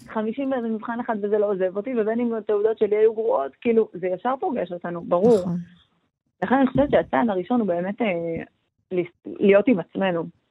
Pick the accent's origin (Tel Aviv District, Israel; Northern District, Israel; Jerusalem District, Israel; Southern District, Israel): Jerusalem District, Israel; Jerusalem; אני ירושלמית